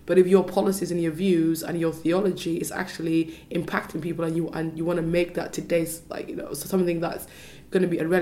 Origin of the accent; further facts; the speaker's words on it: Bristol, South West England, United Kingdom; so I'm from Bristol, and the idea of Colston Hall having to be renamed